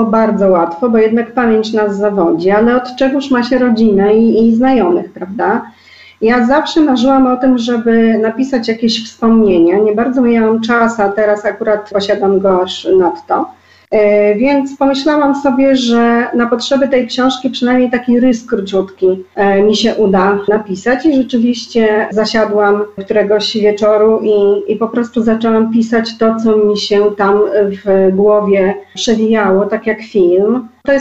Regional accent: Bychawa, Lublin Voivodeship, Poland; Rogalca. To jest taka jak gdyby dzielnica Bychawy. Tam się urodziłam, tam spędziłam dzieciństwo.

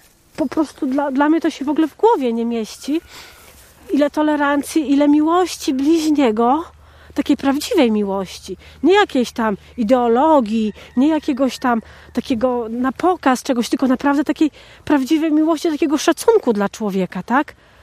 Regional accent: Lublin, Lublin Voivodeship, Poland; born there; Ja się urodziłam w Lublinie, natomiast jako małe dziecko mnie strasznie to miejsce zawsze, tak powiem, kręciło.

